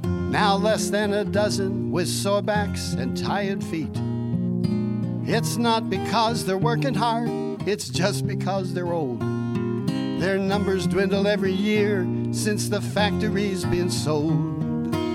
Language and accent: English; New Castle, Pennsylvania, United States; I always felt being so connected to Western Pennsylvania and the steel industry growing up in Newcastle